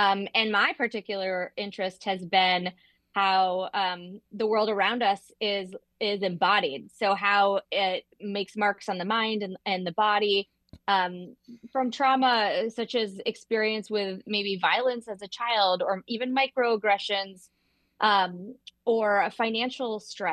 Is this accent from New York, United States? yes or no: no; Okoboji, Iowa, United States; the Case of Okoboji, which is a loving reflection, but also critical reflection on what happened in my hometown.